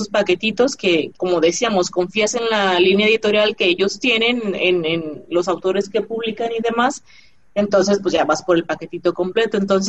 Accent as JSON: {"language": "Spanish", "town": "Guadalajara", "region": "Jalisco", "country": "Mexico", "said": "Vivo en Guadalajara, ¿eh? Todos me echan en Tlaquepaque, pero soy tapatía."}